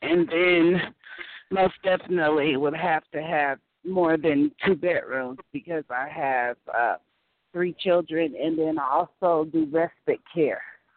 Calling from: Denver, Colorado, United States; I'm calling from Denver, Colorado.

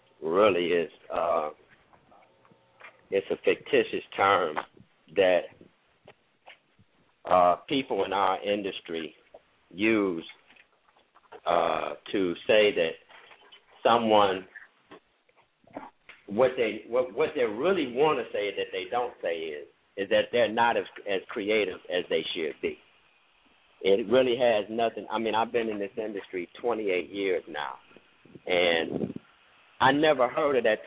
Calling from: Detroit, Michigan, United States; I'm calling in from Detroit.

